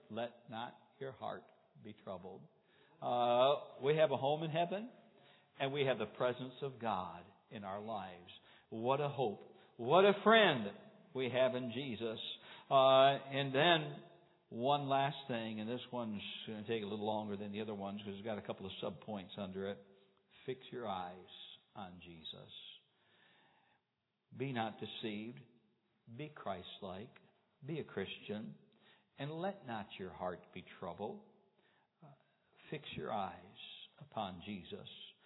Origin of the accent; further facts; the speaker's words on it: United States; Some things I'm a very impatient person because I'm an American.